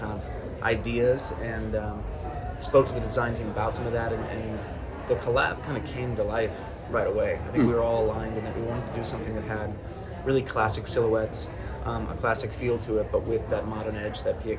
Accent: New Jersey, United States; We had a family friend who worked at a golf course near where I grew up in Jersey.

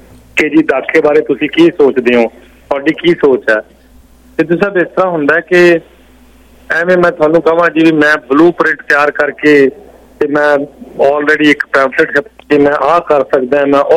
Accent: Faridkot, Punjab, India; ਮੇਰਾ ਪਿਛੋਕੜ ਸਰ, ਮੇਰਾ ਐਗਜਾਮਪਲ ਫਰੀਦਕੋਟ ਦਾ ਜੀ. ਮੈਂ ਉਸ ਤੋਂ ਬਾਅਦ ਇੱਕ ਸਧਾਰਨ ਕਿਸਾਨ ਪਰਿਵਾਰ ਦਾ ਜੰਮਿਆ ਜੀ.

